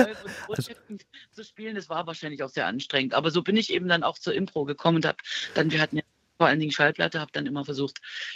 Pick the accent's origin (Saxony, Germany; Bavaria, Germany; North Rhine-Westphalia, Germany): Saxony, Germany; Dresden; Es war noch kein Land, es war also Vorstadt, direkt Stadtgrenze Dresden-Süd, aber die Kühe waren um die Ecke.